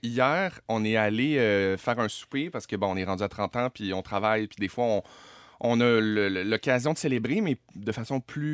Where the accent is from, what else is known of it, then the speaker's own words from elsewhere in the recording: Chicoutimi, Quebec, Canada; Non, je viens de Chicoutimi.